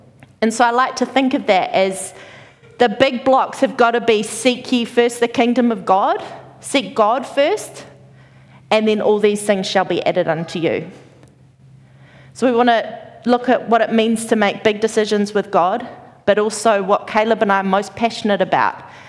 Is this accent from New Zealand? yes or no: yes; New Zealand; I'm from New Zealand, we met in England